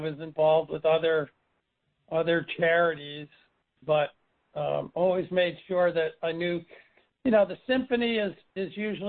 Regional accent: Lancaster, Pennsylvania, United States; I'm from Lancaster, remember?

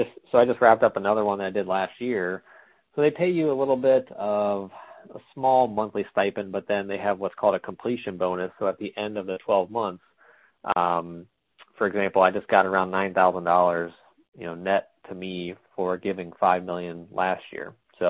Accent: Ohio, United States; So I grew up in Ohio, so everybody there is an Ohio State fan

